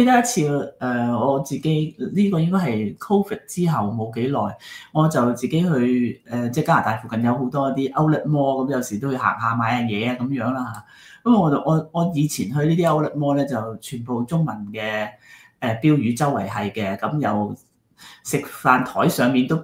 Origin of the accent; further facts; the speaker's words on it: Guangdong, China; 我哋食我哋廣東人食江源豬比較多啦